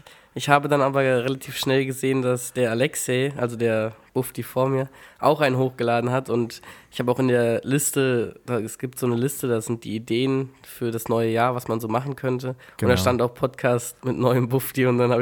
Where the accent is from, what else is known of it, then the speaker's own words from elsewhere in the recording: Altenkirchen, Rhineland-Palatinate, Germany; born there; In Altenkirchen im Westerwald.